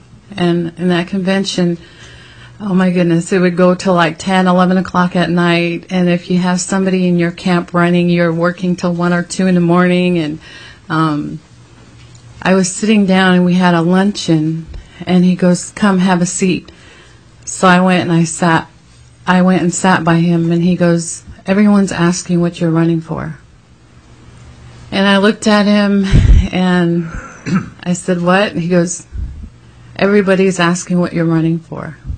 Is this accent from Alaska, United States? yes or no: yes; Angoon, Alaska, United States; I come from Angoon, a little village south of here.